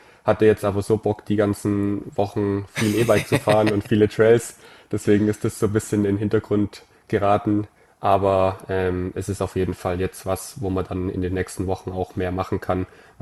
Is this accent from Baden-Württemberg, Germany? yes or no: yes; Ulm, Baden-Württemberg, Germany; bei mir daheim, ich komme aus Ulm